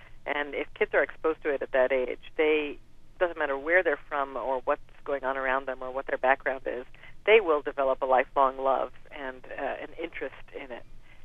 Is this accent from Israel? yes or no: yes; Israel; now in United States; when I was growing up in Israel, it was like being called